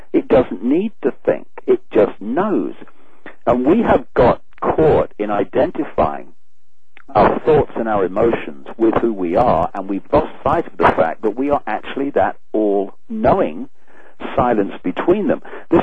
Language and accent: English; Leicester, East Midlands, United Kingdom; born there; I was born in Leicester, and this is who I am.